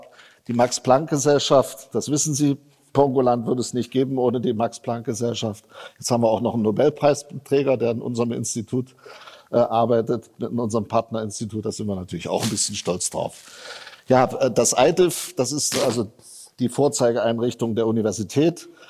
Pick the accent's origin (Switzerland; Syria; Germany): Germany; Leipzig, Saxony; Und da können wir auch stolz sein als Sachsen oder als Leipziger. Kommt nämlich von uns.